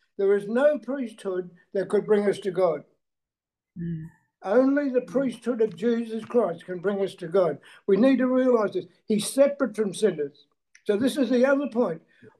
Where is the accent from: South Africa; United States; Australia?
Australia; Western Australia; from Western Australia. I'm still here.